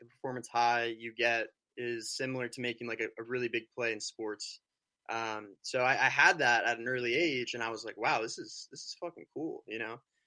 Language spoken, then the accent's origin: English; Moraga, California, United States; I'm from Moraga, California. So it's a small town in the East Bay of San Francisco. The closest city is Walnut Creek.